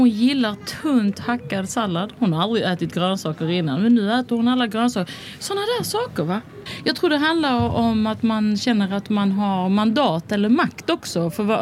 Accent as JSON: {"language": "Swedish", "country": "Palestine", "said": "För jag är ju palestinier och jag har ju följt den där frågan ända sedan jag föddes."}